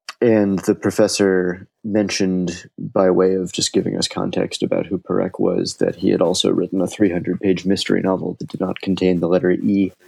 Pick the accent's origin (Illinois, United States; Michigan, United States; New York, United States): Illinois, United States; Chicago; Well, let's see. I am from Chicago.